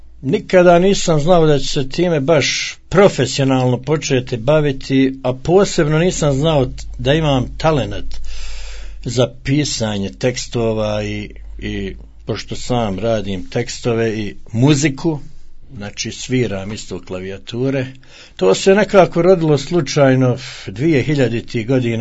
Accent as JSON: {"language": "Bosnian", "town": "Rogatica", "region": "Republika Srpska", "country": "Bosnia & Herzegovina", "tie": "born or raised there", "also_born_or_lived": "Vareš", "moved": "yes", "lives_now": "Dallas, United States", "said": "da sam se osjećao uvijek dio Vareša, bez obzira što sam odrastao u Rogatici i cijeli moj životni put koji me na kraju doveo do daleke Amerike."}